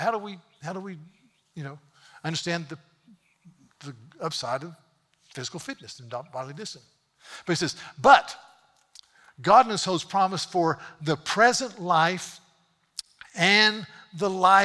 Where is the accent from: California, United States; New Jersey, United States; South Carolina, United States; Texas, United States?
South Carolina, United States; Charleston; Where are you from? Charleston, South Carolina.